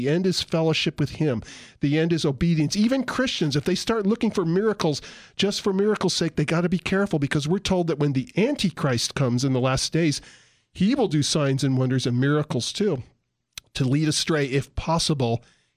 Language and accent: English; San Diego, California, United States; I'm really from San Diego.